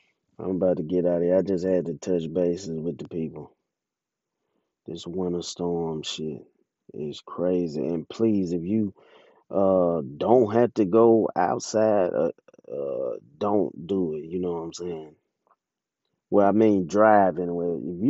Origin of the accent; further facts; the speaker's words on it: Jackson, Mississippi, United States; Of course, I'm born and raised in Jackson, Mississippi. And growing up, we would have snow days, you know.